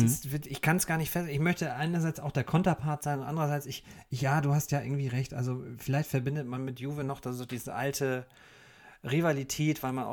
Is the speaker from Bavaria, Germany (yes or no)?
yes; Würzburg, Bavaria, Germany; Da würde ich als Würzburger auf jeden Fall sagen, dass es so nicht geht.